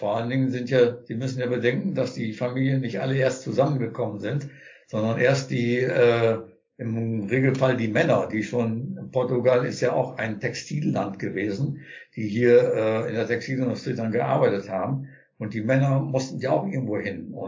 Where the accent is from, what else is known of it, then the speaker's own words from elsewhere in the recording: Nordhorn, Lower Saxony, Germany; Ich bin gebürtiger Nordhorner, bin 74 Jahre alt